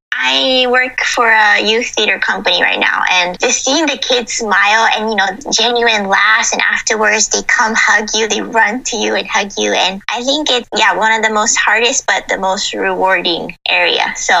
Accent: Japan; I grew up in Japan, but my mom loves Hollywood movies and she would always, you know, watch them.

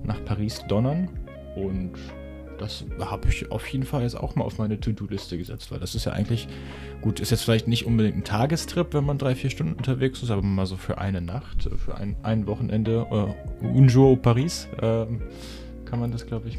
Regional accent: Germany; Wir kommen aus Deutschland, da ist das natürlich nochmal eine andere Sache.

